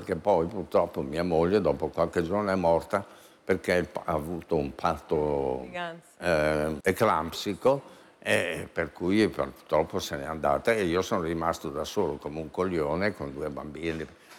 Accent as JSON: {"language": "Italian", "town": "Bergamo", "region": "Lombardy", "country": "Italy", "said": "A me, io che sono di Bergamo, mi chiamano Polentone, me ne frega niente."}